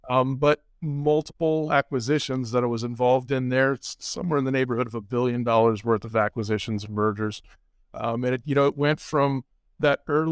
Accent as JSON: {"language": "English", "town": "China Lake", "region": "California", "country": "United States", "tie": "born or raised there", "said": "I was born in Northern California, but raised in Southern California out in the desert near a naval weapons test station."}